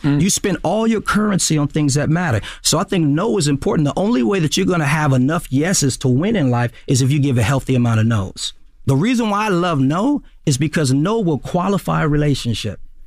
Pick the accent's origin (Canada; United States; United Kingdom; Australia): United States; Watts, California; I grew up in Watts. I knew all about loyalty there.